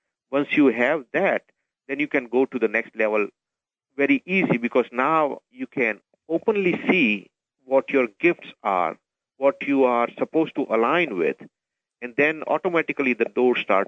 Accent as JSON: {"language": "English", "country": "India", "said": "I come from India"}